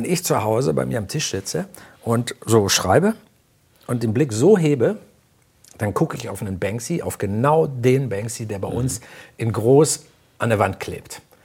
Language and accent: German; Northern Germany, Germany; born there; Und ich bin gebürtiger Norddeutscher, wir sind Dickköpfe.